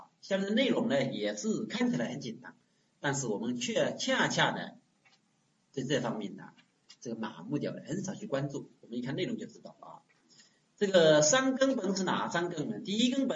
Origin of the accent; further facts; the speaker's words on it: China; 但是我们中国人向来有句话怎么说的呀，不到黄河心不死，不进棺材不流泪。这个我们中国人本身又有这句话